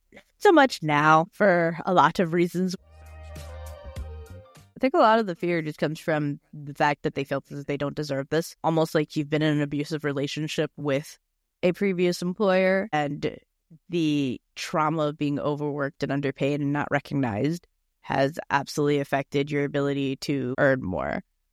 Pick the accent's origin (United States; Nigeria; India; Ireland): United States; Queens, New York; I grew up in Queens, and I was living in the Bronx for 7 years.